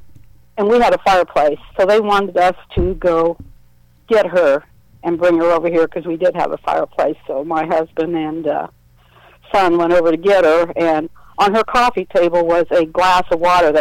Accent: Columbus, Ohio, United States; I grew up in the West End, and at the corner of Woodrow Bell Fountain, I believe it was, David, was like a bus stop

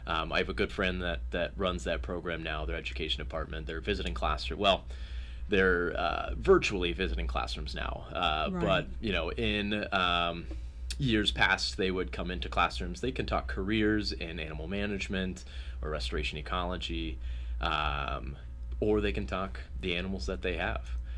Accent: Mount Gilead, Ohio, United States; So I grew up in Mount Gilead.

